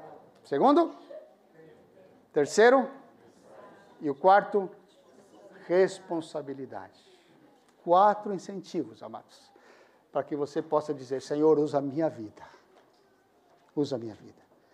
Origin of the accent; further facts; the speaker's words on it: Brazil; Eu sou brasileiro.